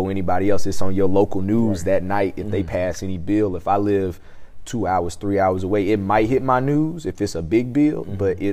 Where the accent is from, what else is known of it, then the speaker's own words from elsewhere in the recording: Mississippi, United States; because one, I'm from Mississippi, so I'm a little biased.